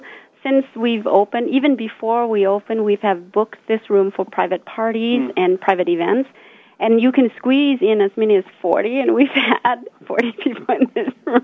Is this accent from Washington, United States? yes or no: yes; Washington, United States; now in Tucson, United States; Oh, my gosh. My home state.